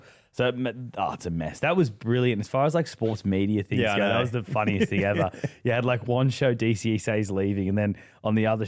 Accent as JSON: {"language": "English", "town": "Manly", "region": "New South Wales", "country": "Australia", "tie": "born or raised there", "also_born_or_lived": "Reading, United Kingdom", "said": "Born in Reading. Then we moved here when I was five. My dad got a job over here. Moved and lived in Manly."}